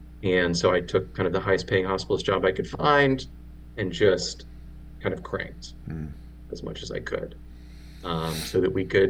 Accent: United States; now in Haiti; I'm like, oh my gosh, I'm American.

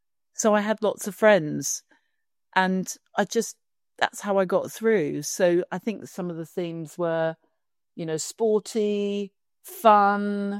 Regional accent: South East England, United Kingdom; And I grew up just outside Windsor.

